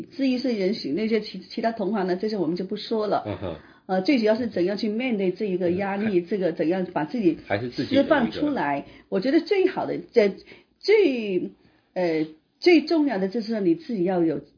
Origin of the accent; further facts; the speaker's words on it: China; 我们要为自己中国人争口气呀